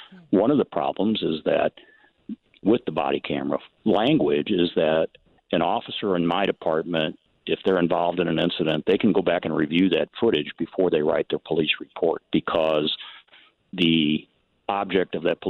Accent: East St. Louis, Illinois, United States; born there; I was born in East St. Louis. When I was born in East St. Louis, the population was 80,000.

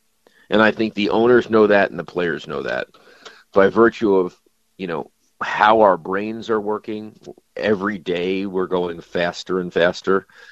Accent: Long Island, New York, United States; Listen, I'm coming from Long Island, in New York. We don't have a college football team really

